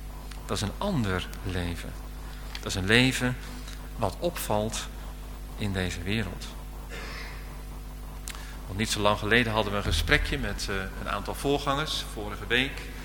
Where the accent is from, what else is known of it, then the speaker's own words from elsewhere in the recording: Alphen aan den Rijn, South Holland, Netherlands; ik weet nog heel goed bij ons in Alphen aan den Rijn, dat was in de jaren 60, daar was een enorme opwekking onder jongelui.